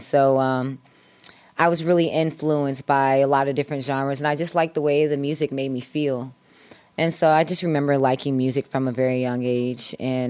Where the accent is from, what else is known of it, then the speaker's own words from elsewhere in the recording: Indianapolis, Indiana, United States; growing up in Indianapolis, I didn't know any black girls that sang and played guitar.